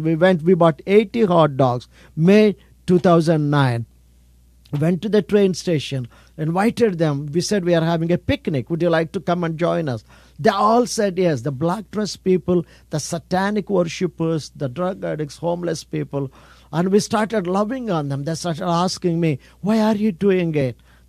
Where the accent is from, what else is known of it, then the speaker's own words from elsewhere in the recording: India; I'm from India, pastor from India.